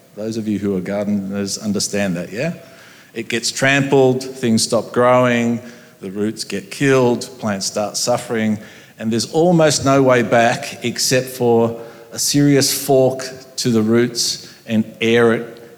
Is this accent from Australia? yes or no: yes; Australia; born there